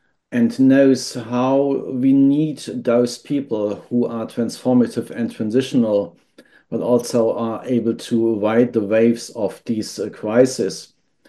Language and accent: English; Germany; accent: German; English is a second language; now in Netherlands; I'm German, so my accent is slightly German, but I'm living in the last 10 years in the Netherlands with my Dutch partner, and very frequently in the UK.